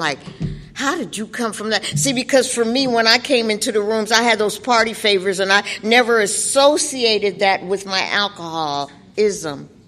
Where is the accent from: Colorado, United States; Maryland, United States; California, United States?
California, United States; Los Angeles; I'm a recovering Catholic school girl. I'm from Los Angeles, California.